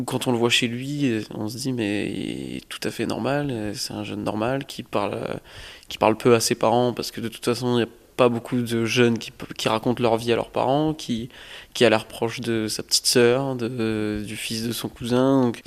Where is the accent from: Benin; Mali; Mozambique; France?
France; La Ciotat, Provence-Alpes-Côte d'Azur; also born or lived in Paris suburbs; je suis né en banlieue parisienne, j'ai un peu grandi en banlieue parisienne, mais oui, j'ai fait toute mon adolescence et une partie de mon enfance à la Ciotat.